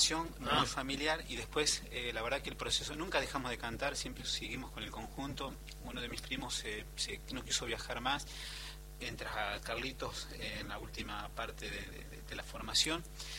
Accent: La Pampa, Argentina; somos de La Pampa

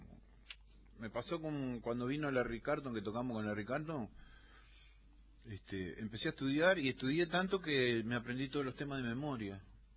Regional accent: Montevideo, Uruguay; El barrio del Cerro, sí. La Villa del Cerro.

